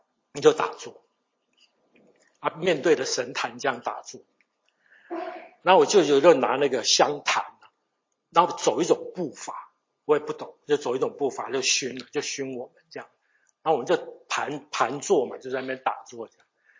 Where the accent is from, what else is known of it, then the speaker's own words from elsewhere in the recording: Taiwan; 我是从台湾来的，台湾的宫庙特别多